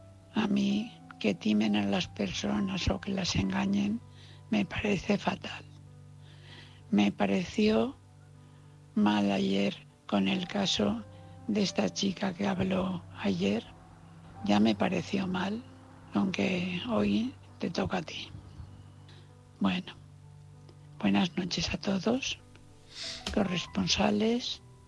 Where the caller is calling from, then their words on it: Valencia, Valencian Community, Spain; de Valencia.